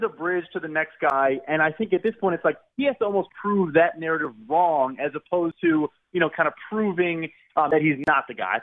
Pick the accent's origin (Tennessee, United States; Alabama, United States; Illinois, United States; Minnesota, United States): Illinois, United States; Chicago; so I'm from Chicago, and I follow the Bears.